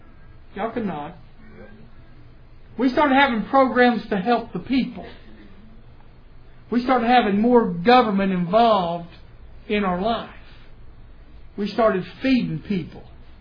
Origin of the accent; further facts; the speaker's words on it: United States; I got my flag on the porch. I'm American. I'm happy, proud. But I tell you what, I want America that I grew up in back.